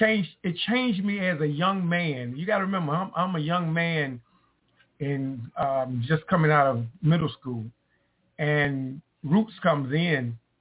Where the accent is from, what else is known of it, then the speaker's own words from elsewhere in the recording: Wilmington, North Carolina, United States; also born or lived in Virginia; I'm from Wilmington, North Carolina, born in Virginia in Wilmington. I've been a North Carolinian most of my life.